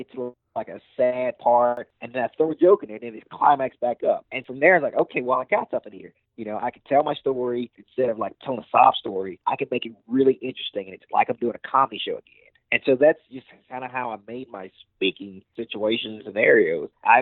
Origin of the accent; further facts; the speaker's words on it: the South, United States; I'm from the South. I do everything as Southern as possible.